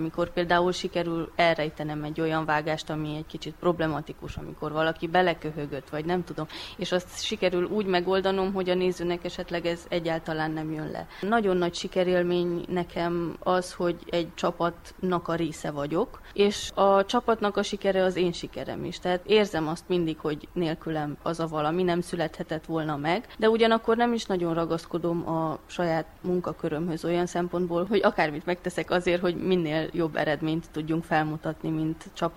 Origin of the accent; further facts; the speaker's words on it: Transylvania, Romania; Mert ez otthon Erdélyben szerintem egy nagyon nagy hiányosság, hogy minden, ami kreatív, egy kicsit háttérbe van szorítva.